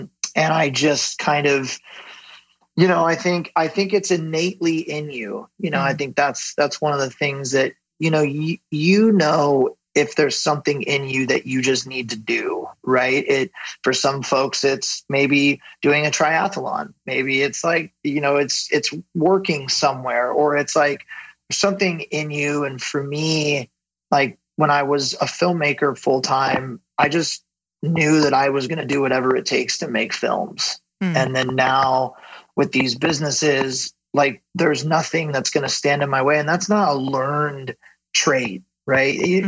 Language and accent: English; Ventura, California, United States; I grew up in Ventura, which is a small coastal town just south of Santa Barbara here in Southern California.